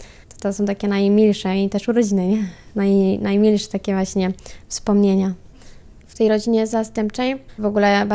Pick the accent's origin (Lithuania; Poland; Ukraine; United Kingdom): Poland; Ruda Śląska, Silesian Voivodeship; No nie są. Pochodzę z Rudy Śląskiej. Dosyć daleko.